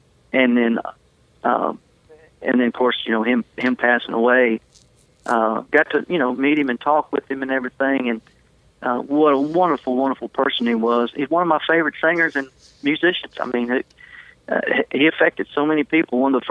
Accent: the South, United States; I'm from the South and everything, and I love that song.

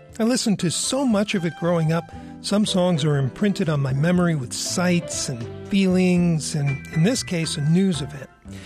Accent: New York, United States; including a senator from my home state, Robert Kennedy.

